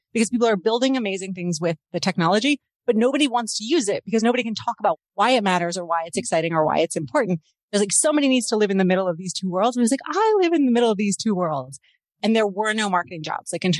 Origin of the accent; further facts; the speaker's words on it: Baltimore, Maryland, United States; moved away as an adult; also born or lived in California; now in Canada; No, I grew up in Baltimore in the US, and I married a Canadian. Like, I came to Canada late in life. So basically, I moved to Canada in my 30s